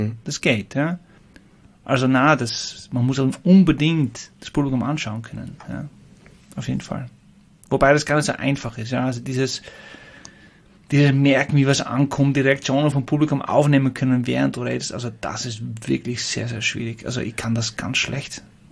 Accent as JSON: {"language": "German", "country": "Netherlands", "also_born_or_lived": "Styria", "accent": "Dutch", "second_language": "German", "said": "ich habe mein Deutsch an der Steiermark gelernt und habe dann noch meinen holländischen Akzent und ich nuschel ein bisschen"}